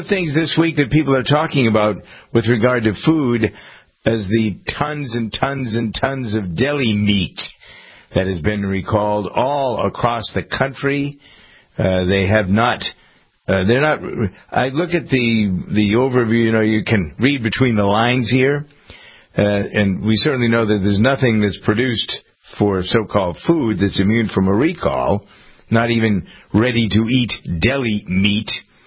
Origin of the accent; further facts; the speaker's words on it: Framingham, Massachusetts, United States; At least that's the way it is here in my hometown of Framingham.